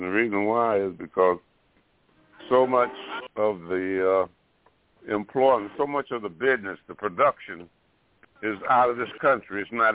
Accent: Fairhope, Alabama, United States; my home state, Alabama. Matter of fact, right where I come from, a place called Fairhope, Alabama, they produce cotton right there

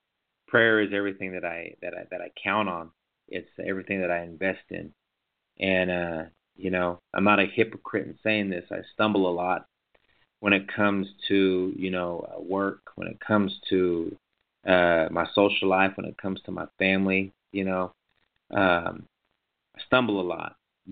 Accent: New Town, North Dakota, United States; also born or lived in Oklahoma; Oklahoma boy is going to come up there, you know, bring my crazy accent. I want to give a shout out to everybody back in Newtown, North Dakota, my hometown, 3 affiliated tribe.

